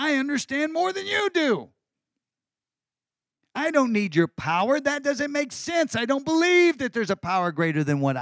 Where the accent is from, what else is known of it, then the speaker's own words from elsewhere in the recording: Texas, United States; But I'm a Texan, and I don't do things like that.